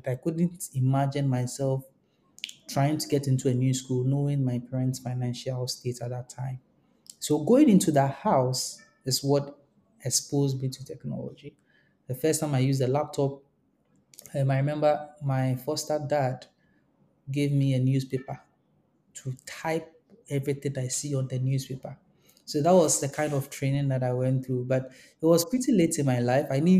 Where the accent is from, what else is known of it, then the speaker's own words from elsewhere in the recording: Ghana; For those who are hearing me for the first time, I'm based in Ghana. I'm Ghanaian